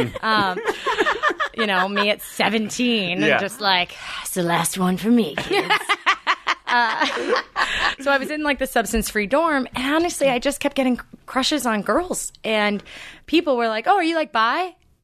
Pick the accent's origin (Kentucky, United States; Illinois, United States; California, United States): California, United States; Burlingame; But so for me personally, I grew up in the Bay Area, which is a historically very liberal place. You know, I grew up in Burlingame